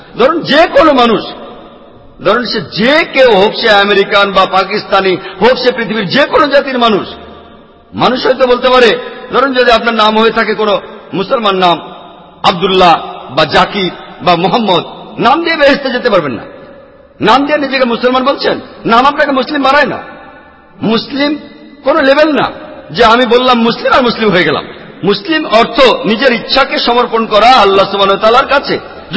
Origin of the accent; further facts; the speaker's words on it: India; ভৌগোলিকভাবে আমি একজন ইন্ডিয়ান, ভৌগোলিকভাবে আমি একজন হিন্দু